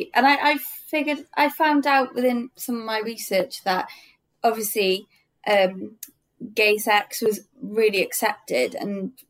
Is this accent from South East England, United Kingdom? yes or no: no; Cardiff, Wales, United Kingdom; I'm from Cardiff. I'm an illustrator.